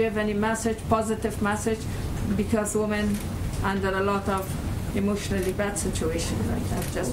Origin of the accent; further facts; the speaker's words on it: Afghanistan; English is a second language; I'm from Afghanistan.